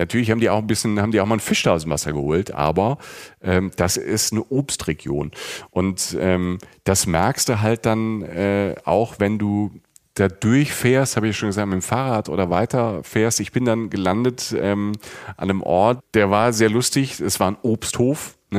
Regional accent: Rhineland-Palatinate, Germany

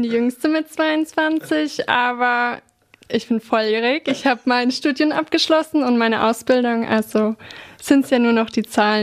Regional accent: Neustadt, Rhineland-Palatinate, Germany; Ich bin hier in Neustadt groß geworden und habe hier immer die ganze Weinkultur natürlich mitbekommen

